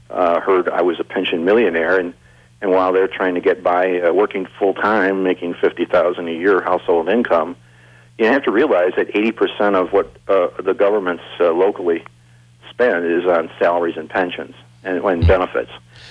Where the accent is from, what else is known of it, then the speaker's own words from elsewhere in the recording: Illinois, United States; I'm sort of proud. I was born and raised in Illinois